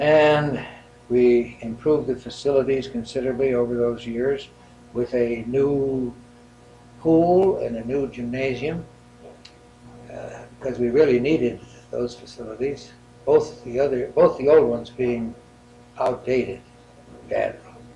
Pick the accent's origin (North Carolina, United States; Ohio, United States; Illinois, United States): Illinois, United States; Chicago; I was born in Chicago, 1910, and educated out there in the local schools.